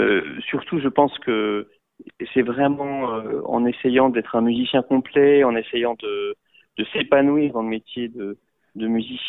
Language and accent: French; Strasbourg, Grand Est, France; born there; Et puis je suis revenu plus tard avec l'Orchestre Philharmonique de Strasbourg, qui est ma ville natale, pour donner un concert de Saint-Saëns.